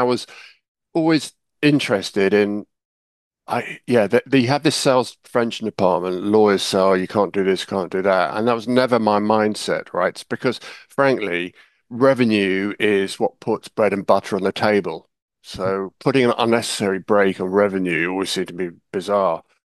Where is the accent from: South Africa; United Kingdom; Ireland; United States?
United Kingdom; England; I think I'm more English than Welsh.